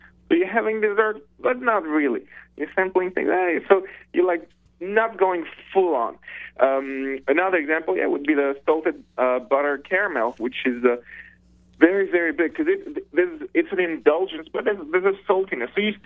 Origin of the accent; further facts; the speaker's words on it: Paris, Île-de-France, France; English is a second language; I grew up in Paris, spent my whole life in Paris, and I'm 34 years old now.